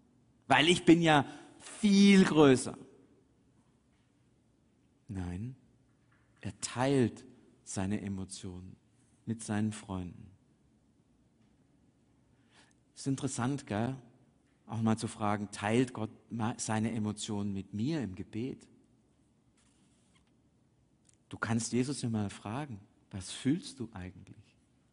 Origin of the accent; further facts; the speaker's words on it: Swabia, Germany; als Schwabe denkt man, soll doch wenigstens ein Häusle hinterlassen.